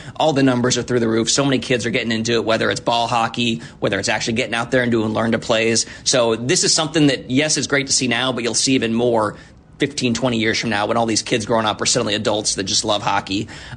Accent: Florida, United States; I'm from the Treasure Coast up north.

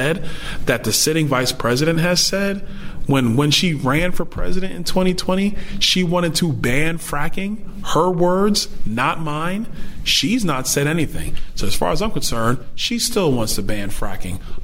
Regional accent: Brooklyn, New York, United States; I grew up in the inner city of New York. I grew up in Brooklyn, New York.

